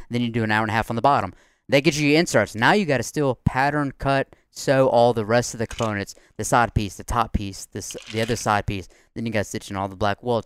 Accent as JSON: {"language": "English", "town": "Woolmarket", "region": "Mississippi", "country": "United States", "tie": "born or raised there", "said": "their geographic area is Woolmarket, which is where I'm from."}